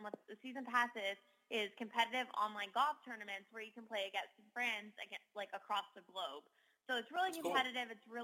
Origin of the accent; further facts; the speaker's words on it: Fayetteville, Arkansas, United States; I grew up in Fayetteville, Arkansas, which was definitely a small town. Definitely all the little drama, and I love the morals and values that I got there, but I never really found my place.